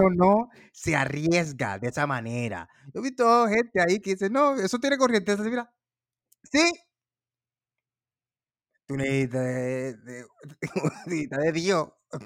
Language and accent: Spanish; Puerto Rico; Ellos se creen que como somos aquí de Puerto Rico, pues somos unos expertos en huracanes.